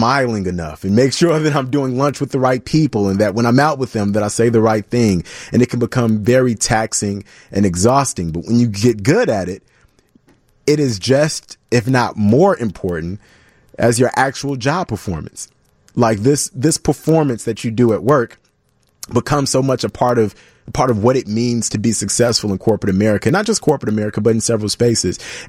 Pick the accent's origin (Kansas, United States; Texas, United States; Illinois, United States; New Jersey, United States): Illinois, United States; Chicago; now in Minnesota, United States; because when I'm coming from Chicago, no matter what race you are, we're a tough city.